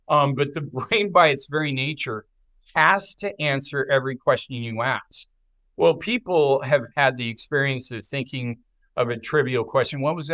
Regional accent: Oregon, United States; I remembered a 30-year-old dream that I'd had of swimming the longest river in my home state of Oregon, the Willamette.

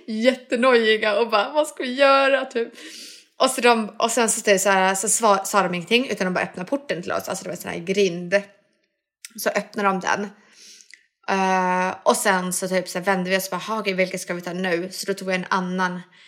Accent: Sweden; Och jag är svensk och finsk liksom.

